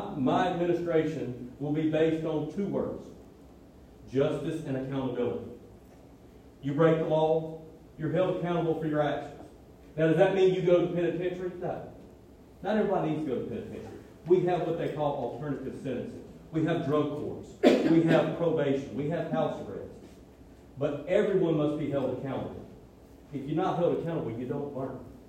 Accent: Brookhaven, Mississippi, United States; I'm from Brookhaven. I'm a lifelong resident of Brookhaven.

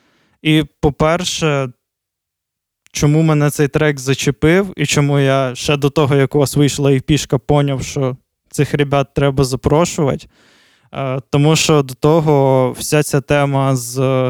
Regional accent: Kryvyi Rih, Dnipropetrovsk Oblast, Ukraine; Я ж сам з Кривого Рогу

